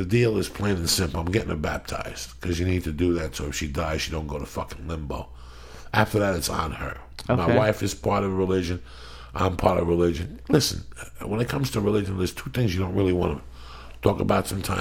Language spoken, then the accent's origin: English; North Bergen, New Jersey, United States; And you came up to me after, and I'm like, I'm from North Bergen.